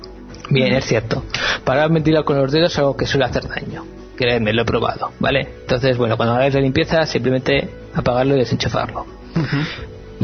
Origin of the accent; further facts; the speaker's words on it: Bilbao, Basque Country, Spain; born there; Sí, yo soy nacido en Bilbao, entonces para lo demás son pueblos.